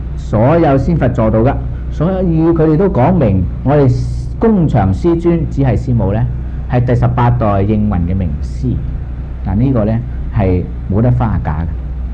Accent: China; 如果我作为中国人，我怎样看自己中国人，争回一点光

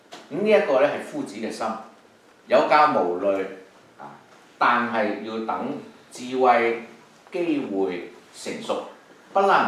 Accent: China; 我哋中國人講，鐘小敲小鳴，大敲大鳴，唔會不敲自鳴。

